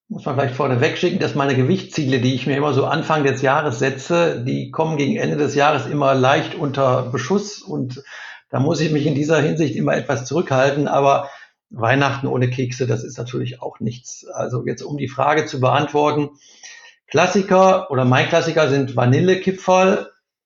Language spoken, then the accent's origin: German; North Rhine-Westphalia, Germany; Ich bin im Ruhrgebiet groß geworden